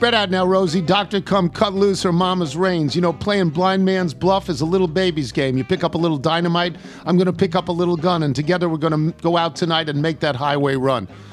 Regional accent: Dallas, Texas, United States; the searing aftermath of that event in my nation and my hometown is something I'll carry with me until the day

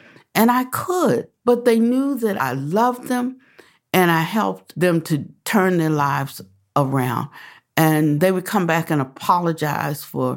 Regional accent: Washington, District of Columbia, United States; born there; So when I came along and I was born in Washington, D.C., by that time, someone had come along, happened to be my father

